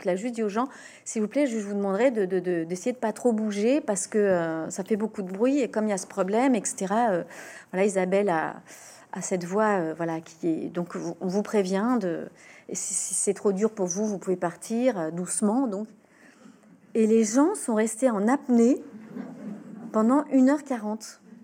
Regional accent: Paris, Île-de-France, France; comme toute Parisienne qui se respecte, quitter Paris, puisque je suis née à Paris

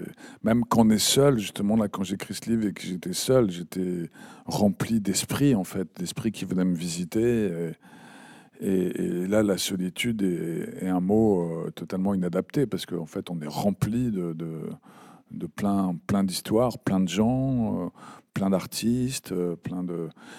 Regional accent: Paris, Île-de-France, France; en tant que petit Parisien, vraiment d'un Paris qui, à l'époque, était encore populaire, donc qui avait grandi dans le bitume

